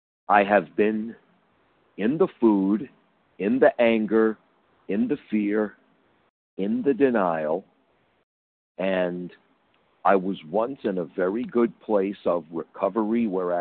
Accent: Long Beach, New York, United States; I'm from Long Beach, Long Island, New York.

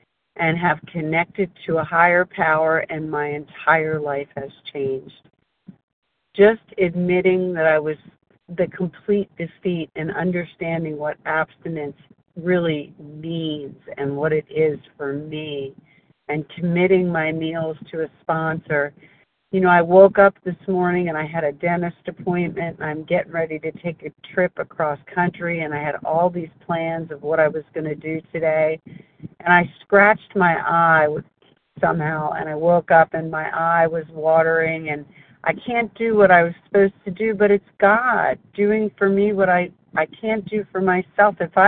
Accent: Delaware, United States; and I am from Delaware.

